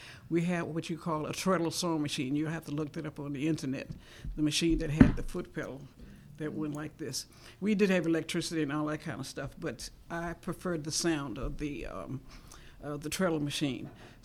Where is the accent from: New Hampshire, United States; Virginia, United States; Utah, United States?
Virginia, United States; Richmond; born there; Oh, I was born in Richmond, Virginia.